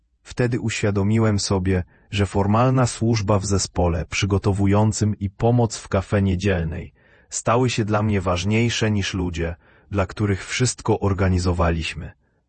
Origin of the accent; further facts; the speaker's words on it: Belarus; Pochodzę z Białorusi i jako dzieckie często widywałem w telewizji reklamy soku